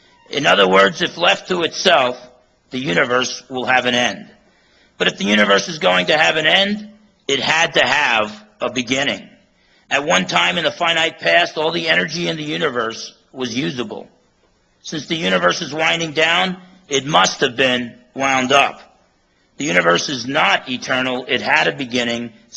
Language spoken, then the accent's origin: English; Washington, United States; I'm from Western Washington, so it's nice to drive across and come out here to Eastern Washington.